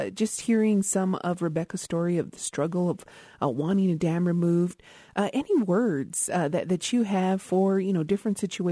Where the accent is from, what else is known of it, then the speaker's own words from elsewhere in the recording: Isleta Pueblo, New Mexico, United States; from Isleta Pueblo, and thanks for joining us today.